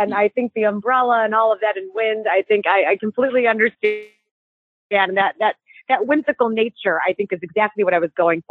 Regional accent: Chicago, Illinois, United States; So I hail from Chicago, and I was a nanny for 15 years.

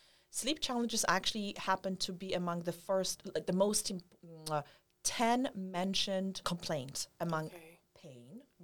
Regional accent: Poland; English is a second language; now in Bermuda; However, I came here from Poland. I am married to Bermudian. It's been well over double digits right now. Wow. So Bermuda is my home away from home.

